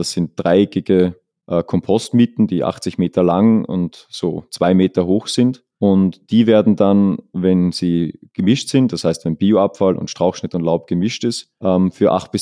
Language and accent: German; Austria; bei uns in Österreich.